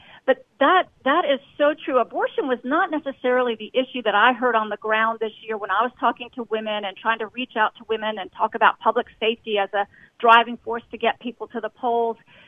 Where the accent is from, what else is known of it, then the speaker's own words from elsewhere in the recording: Virginia, United States; And I told the guy I could not vote there. I was from Virginia, and he didn't seem to care one bit.